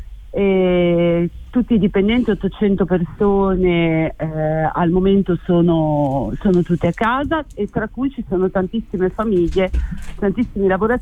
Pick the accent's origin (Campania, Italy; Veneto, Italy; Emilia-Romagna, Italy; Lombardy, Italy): Emilia-Romagna, Italy; Filo; io sono il mio paese, si chiama Filo, è un paesino molto piccolo, siamo nella parte del Ferrarese, ma subito attaccata al confine poi di dove iniziano tutti i paesini nella provincia Ravennate